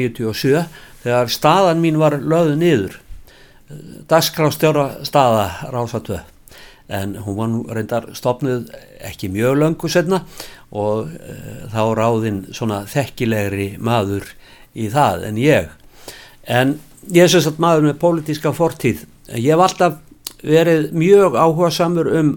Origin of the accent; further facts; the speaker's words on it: Reykjavík, Capital Region, Iceland; Ég fæddur í Reykjavík 1950. … rafvirki og Gerður Magnúsdóttir kennari. Ég ólst upp inn í bústaðahverfi þó að fjölskyldan ætti nú rætur á hverfiskotunni